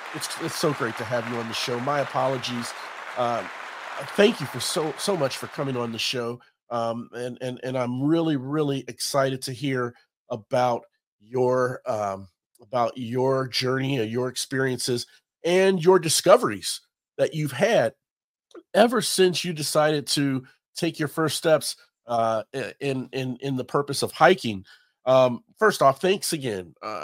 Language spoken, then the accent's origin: English; Cincinnati, Ohio, United States; I'm from Cincinnati, Ohio, and have made many trips to Kentucky and Tennessee.